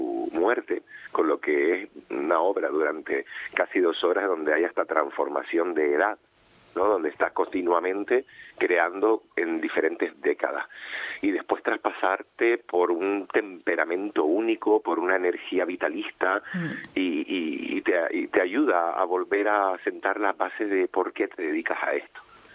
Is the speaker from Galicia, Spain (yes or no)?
no; Las Palmas, Canary Islands, Spain; Yo siempre digo que soy de Las Palmas, de Gran Canaria, con alma de conejero